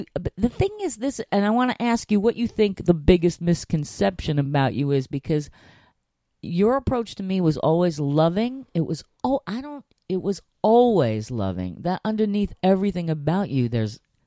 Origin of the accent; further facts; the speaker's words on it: Harlem, New York, United States; Yeah, I'm from Harlem.